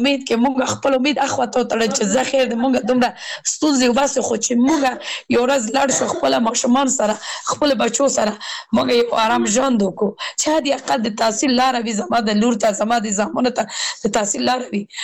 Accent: Kabul, Afghanistan; زه اوس بل ولایت کې سیګم زه خپل د کابل ولایت نه یم

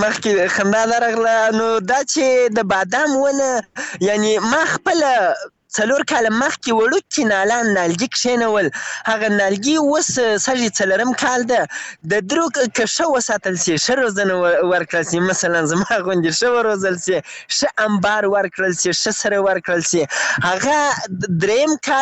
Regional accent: Afghanistan; now in Iran; زه هم داسې په ایران کې مسافر یم

